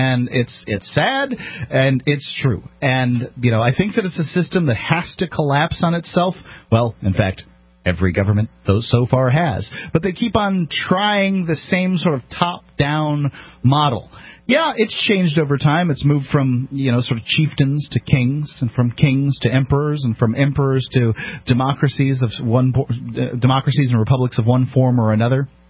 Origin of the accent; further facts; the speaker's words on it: the South, United States; I'm from the South. I can get away with it.